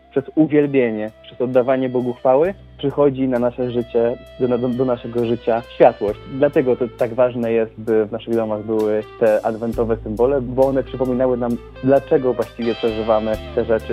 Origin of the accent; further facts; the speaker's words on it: Toruń, Kuyavian-Pomeranian Voivodeship, Poland; bo my właśnie wywodzimy się z Torunia